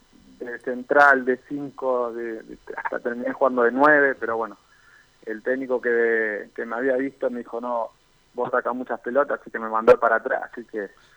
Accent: Gregorio de Laferrère, Buenos Aires Province, Argentina; Sí, yo soy allá de Buenos Aires, de la Ferrere.

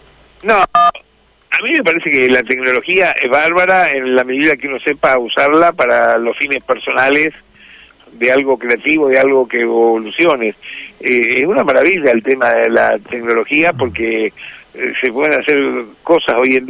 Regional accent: Argentina; porque todos somos argentinos, ¿viste?

